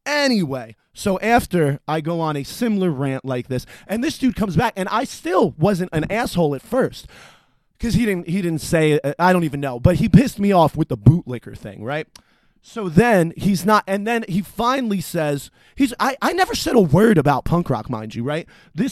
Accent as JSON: {"language": "English", "region": "Pennsylvania", "country": "United States", "said": "hey, buddy, I'm from Pennsylvania. I don't live that far from you."}